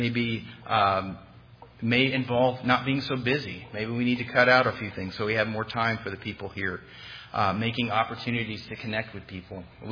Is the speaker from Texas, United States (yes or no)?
yes; Terrell, Texas, United States; I grew up in Terrell.